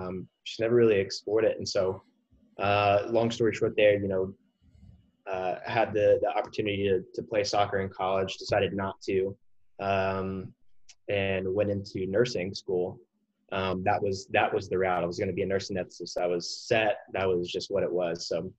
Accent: Mobile, Alabama, United States; Yeah, so I'd say I grew up in Mobile, Alabama. Real big sports town, football, baseball.

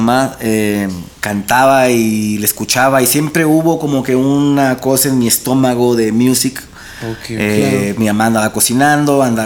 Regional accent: Matamoros, Tamaulipas, Mexico; moved away; De Matamoros.

